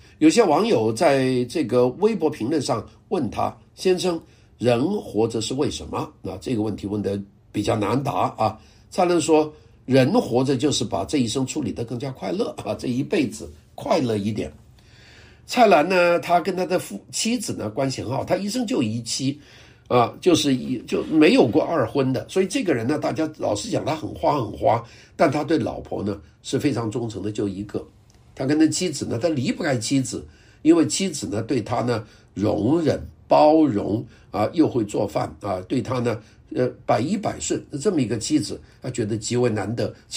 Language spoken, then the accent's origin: Chinese; Guangdong, China; 我们广东人叫合塞火车啊